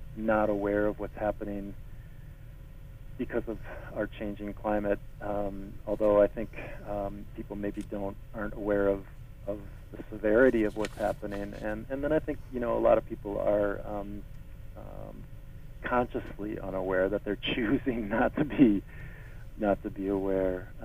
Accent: Minnesota, United States; growing up in Minnesota, my first thought when I saw that was that it was snowing

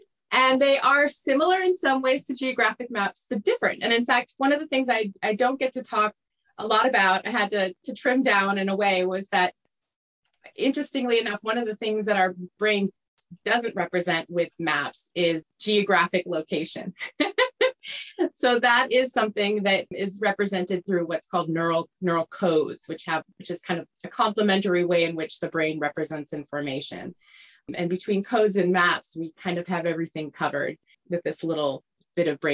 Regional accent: Chicago, Illinois, United States; Well, I grew up in the Midwest in Chicago area, and you know, there we think everything's better with cheese.

